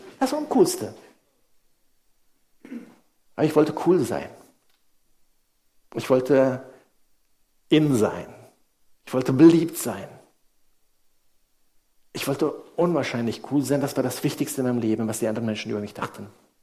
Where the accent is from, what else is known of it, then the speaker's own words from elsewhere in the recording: Indonesia; Ich bin in Indonesien aufgewachsen, 16 Jahre dort gelebt, eine wunderschöne Kindheit verbracht.